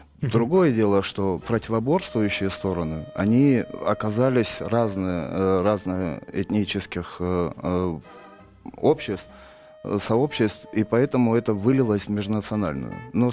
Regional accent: Karachay-Cherkessia, Russia; Я сам из Карачаева-Черкесии, там 30% населения русских.

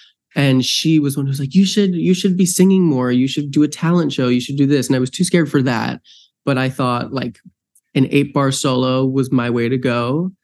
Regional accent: New Jersey, United States; is a kid from New Jersey. I'm from New Jersey. My family is all from New York. I grew up doing theater.

